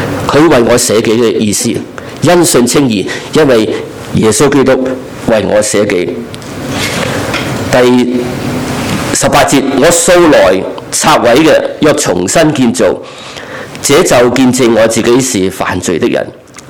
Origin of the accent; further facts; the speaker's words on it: Guangdong, China; 我们广东人讲的真的砸死你都得。